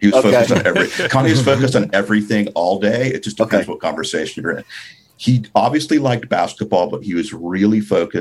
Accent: New York, United States; growing up in New York and moving to LA, having quite a nice life, lots of friends

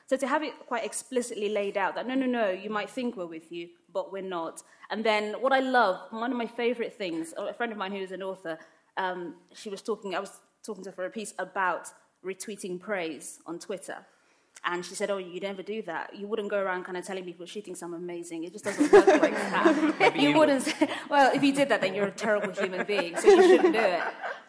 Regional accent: Nigeria; I'm Nigerian. I got my passport a few years ago, so it's official.

